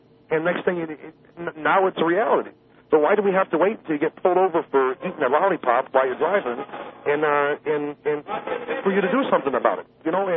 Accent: United States; I'm stuck in Puerto Rico. I'm from the States.

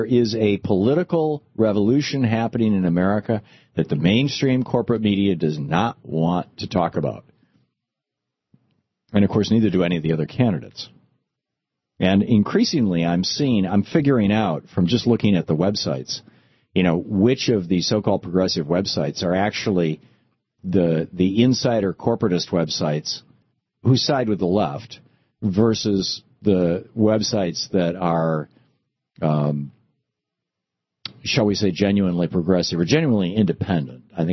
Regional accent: Michigan, United States; I grew up in Michigan, and you'd have, communities, once you get outside Lansing, you'd have communities where you'd have, basically 100-acre farms after 100-acre farm

